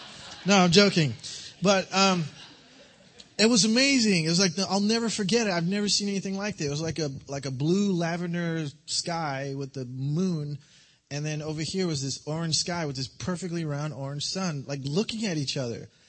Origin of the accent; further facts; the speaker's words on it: New Jersey, United States; I know you're from England, but I'm from Jersey.